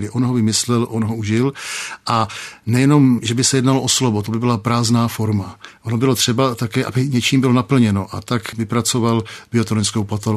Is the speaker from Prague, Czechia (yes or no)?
yes; Prague, Czechia; born there; Docela přirozeně jsem se narodil v porodnici na Štvanici, což bylo příznačné.